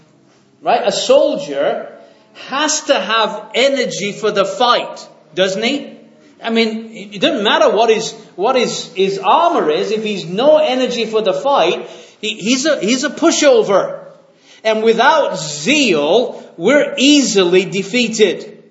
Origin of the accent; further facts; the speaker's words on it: England, United Kingdom; I'm an Englishman.